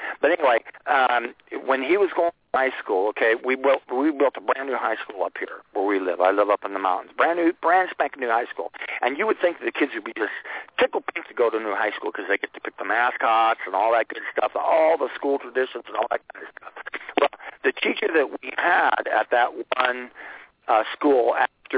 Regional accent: Illinois, United States; Well, I'm from Illinois, so we got a few out there too.

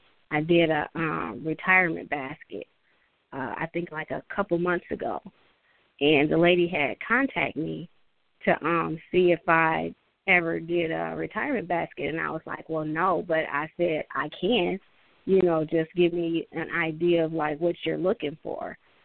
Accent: Milwaukee, Wisconsin, United States; I was born and raised in Milwaukee.

